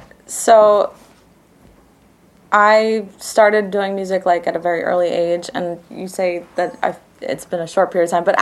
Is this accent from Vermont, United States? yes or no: no; Hilo, Hawaii, United States; So I was born and raised on the Big Island of Hawaii in a little town called Hilo